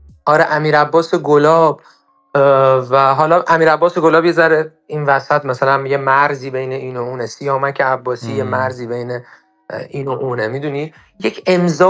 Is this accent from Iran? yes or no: yes; Shiraz, Fars, Iran; now in Tehran, Iran; من خودم از زمانی که از شیراز مهاجرت کردم به تهران